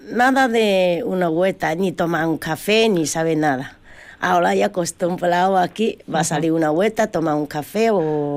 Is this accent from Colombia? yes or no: no; China; Spanish is a second language; now in Spain; Sí, por ejemplo, nosotros somos chinos, simple mentalidad, hay chinos aquí.